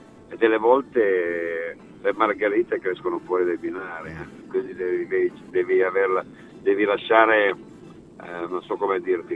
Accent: Piedmont, Italy; Io sì, io sono piemontese.

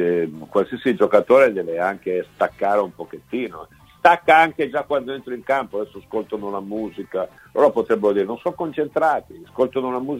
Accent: Vercelli, Piedmont, Italy; io ho fatto il collegio a Torino, sono vercellese, quindi delle volte stavo direttamente dalle mie parti

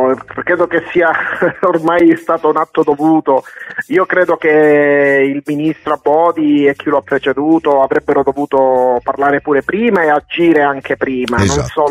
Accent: Calabria, Italy; ma in Calabria, terra, la mia terra...

